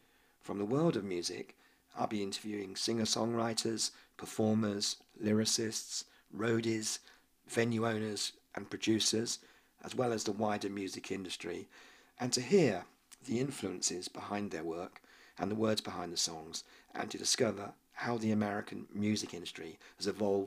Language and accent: English; England, United Kingdom; now in Kansas City, United States; If you haven't guessed already, I'm not from around here. I grew up in England, close to London. I now live in Kansas City. I got here as quick as I could, and I've been travelling around the US since the 1980s